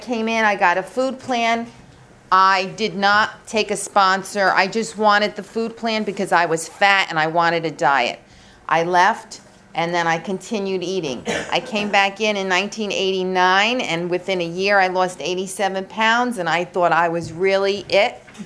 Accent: Clifton, New Jersey, United States; I'm from North Jersey. I'm from a town in Passaic County called Clifton.

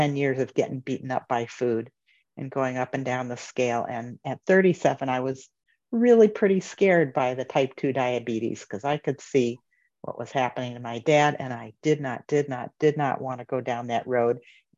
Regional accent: Chicago, Illinois, United States; now in Richmond, United States; I live in Richmond, Virginia. I'll just dial it back a little bit. I'm from the Chicago suburbs, grew up there from a family that, was Jewish but had no religion going on and no spirituality going on

